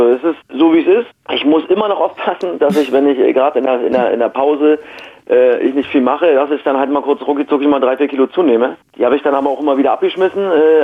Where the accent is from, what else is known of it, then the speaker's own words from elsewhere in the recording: Cottbus, Brandenburg, Germany; weiß, wo ich herkomme. Bin ja selber auf dem Dorf groß geworden, in Cottbus.